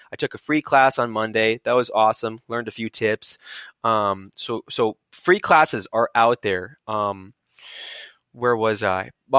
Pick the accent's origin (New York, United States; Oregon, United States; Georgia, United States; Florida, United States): New York, United States; New York City; they were both actors and I'm from New York. So like, I didn't really understand the LA scene